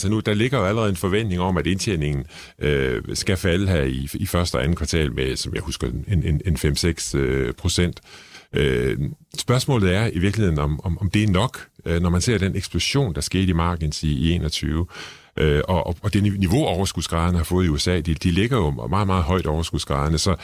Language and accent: Danish; Struer, Central Denmark Region, Denmark; jeg kommer fra Struer